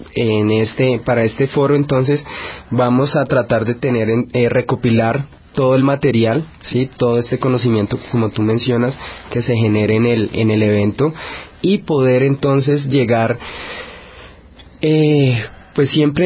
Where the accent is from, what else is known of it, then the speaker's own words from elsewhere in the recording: Colombia; todos somos colombianos, todos somos hermanos.